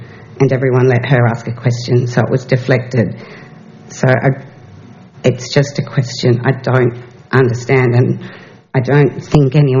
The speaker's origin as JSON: {"language": "English", "town": "Blackmans Bay", "region": "Tasmania", "country": "Australia", "said": "from Blackmans Bay."}